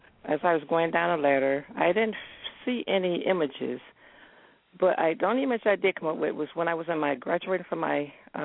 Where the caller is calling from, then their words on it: Cleveland, Ohio, United States; I'm calling from Cleveland, Ohio.